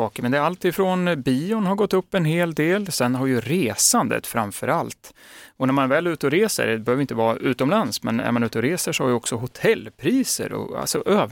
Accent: Gävle, Gävleborg County, Sweden; Jag är från Gävle

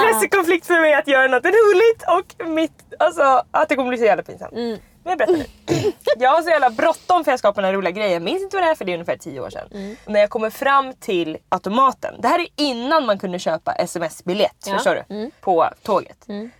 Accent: Stockholm, Stockholm County, Sweden; accent: Stockholm; även min dialekt också. Stockholms dialekt.

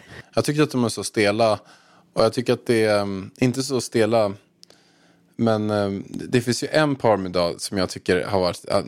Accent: Haninge, Stockholm County, Sweden; Då sa jag att jag kom från Haninge.

